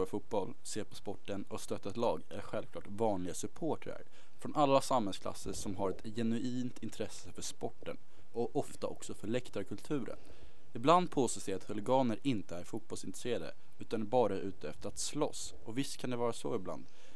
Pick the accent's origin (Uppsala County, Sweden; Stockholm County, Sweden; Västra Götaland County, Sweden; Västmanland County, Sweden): Stockholm County, Sweden; Stockholm; Jag brukar ju själv gå på AIKs matcher i Allsvenskan här hemma i Stockholm.